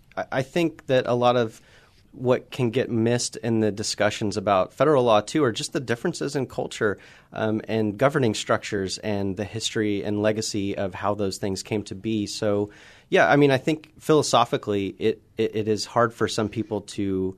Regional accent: Norman, Oklahoma, United States; You know, I grew up here in Norman, Oklahoma.

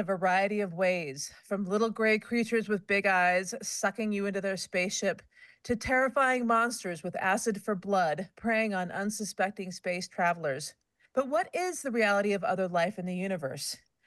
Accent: Vernal, Utah, United States; Maybe it was growing up in Vernal in the Eastern Uinta Basin where there were stories of Bigfoot and aliens.

